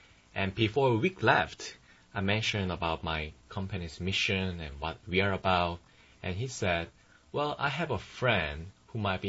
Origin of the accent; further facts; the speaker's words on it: South Korea; I'm from Republic of Korea, and I am also a master's student of computer science at Georgia Tech.